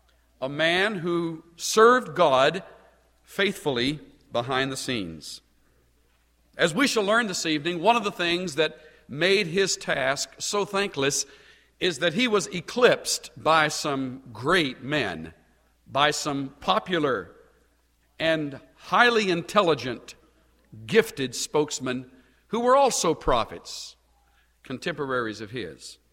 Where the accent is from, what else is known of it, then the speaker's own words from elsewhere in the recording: El Campo, Texas, United States; I personally find my original roots in Texas, and my hometown was El Campo.